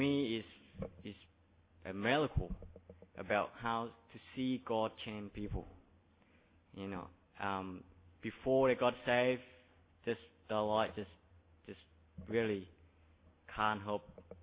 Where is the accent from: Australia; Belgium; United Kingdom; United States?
Australia; accent: Aussie; English is a second language; I think you understand me easier than somewhere else because my accent is Aussie.